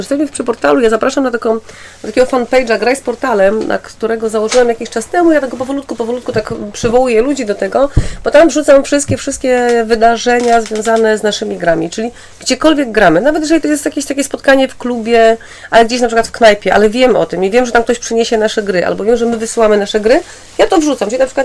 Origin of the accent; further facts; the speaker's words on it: Szczecin, West Pomeranian Voivodeship, Poland; ze Szczecina.